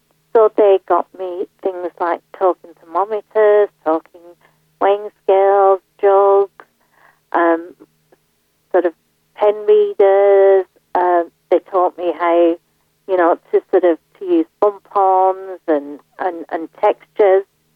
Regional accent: North India, India; And I'm from North India, so we predominantly have, you know, the tomato-based sauce

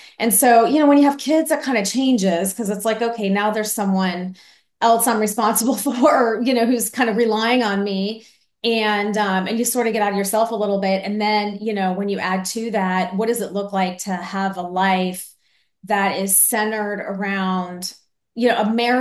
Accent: Chicago, Illinois, United States; born there; I was born in Chicago, and I at 3 weeks old was adopted by an amazing family who I'm still very close to this very day.

